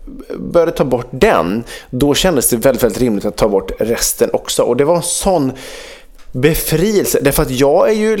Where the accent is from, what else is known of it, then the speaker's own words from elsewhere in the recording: Sweden; Som svensk börjar man ju alltid så.